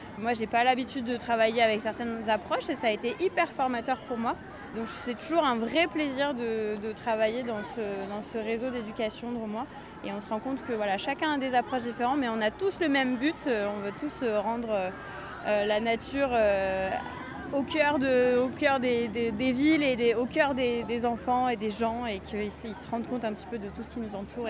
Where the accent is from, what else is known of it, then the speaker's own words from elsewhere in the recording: Provence-Alpes-Côte d'Azur, France; Moi, je suis originaire du Vaucluse, donc c'était une belle découverte pour moi, la Drôme.